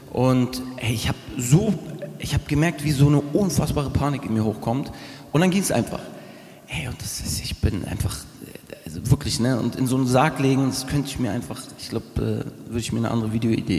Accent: Hamburg, Germany; Also hier bin ich groß geworden, 300 Meter Luftlinie, Alsenplatz bin ich groß geworden.

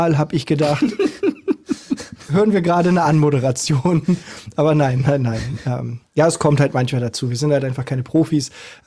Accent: Hamburg, Germany; muss ich als Hamburger ja sagen

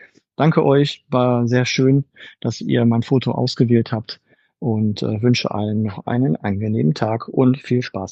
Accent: Bochum, North Rhine-Westphalia, Germany; Ich komme aus Bochum, bin quasi gebürtiger Wattenscheider.

